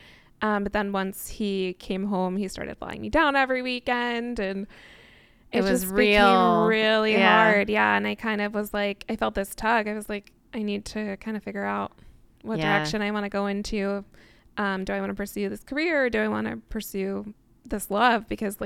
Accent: California, United States; born there; also born or lived in New Jersey / Australia; I was born in California, so I lived there up until first grade. And then after first grade, we moved to New Jersey.

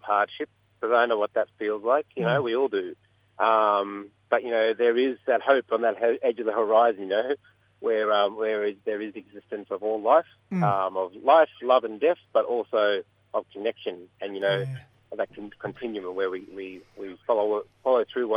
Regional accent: Springsure, Queensland, Australia; growing up in Springshore, Emerald, Central Queensland way, Bidjara Mob.

